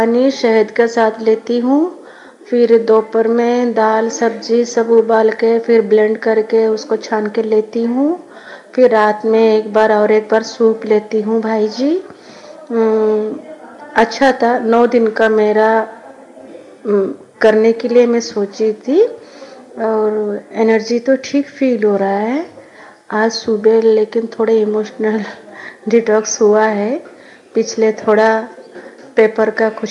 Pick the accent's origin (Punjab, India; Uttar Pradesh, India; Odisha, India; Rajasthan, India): Odisha, India; Sambalpur; मैं संबलपुर ओडिशा से हूँ, मेरा उम्र है 52